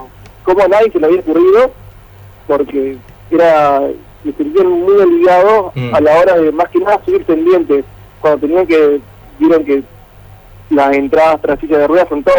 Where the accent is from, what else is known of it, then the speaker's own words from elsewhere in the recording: Feliciano, Entre Ríos, Argentina; Y nosotros con mi hermano somos de Feliciano.